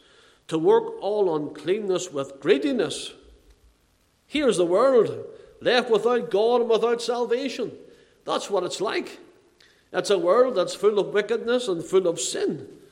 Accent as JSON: {"language": "English", "town": "Belfast", "region": "Northern Ireland", "country": "United Kingdom", "tie": "born or raised there", "said": "Where I was brought up in Belfast"}